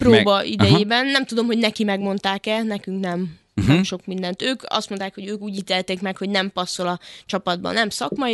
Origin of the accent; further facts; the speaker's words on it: Hungary; Hát én magyarként voltam egyedül, de egyébként egy 12 fős társaságnak voltam a része.